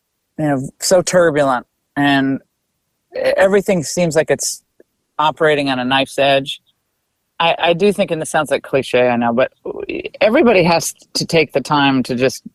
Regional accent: Connecticut, United States; I grew up in Connecticut. It's a beautiful state.

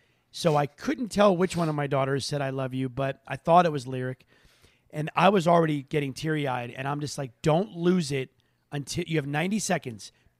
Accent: Florida, United States; I used to, if I would wear shorts, because I'm from Florida, it's always hot as balls.

